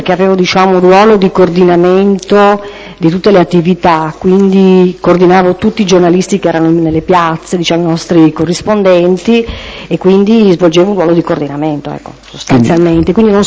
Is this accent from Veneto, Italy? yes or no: no; Trieste, Friuli-Venezia Giulia, Italy; born there; Sono nata a Trieste il 18 giugno del 1959.